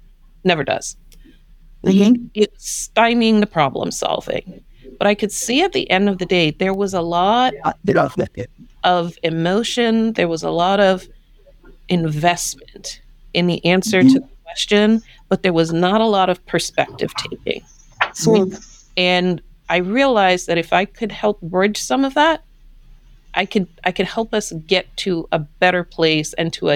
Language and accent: English; Trinidad & Tobago; some people heard that I was originally from Trinidad, they started to tell me things